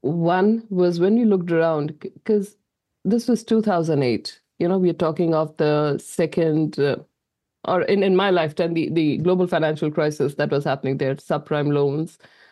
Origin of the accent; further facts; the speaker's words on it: Delhi, India; now in Waikato, New Zealand; So I come from Delhi, where the temperature was hitting 50 degrees at that point in time.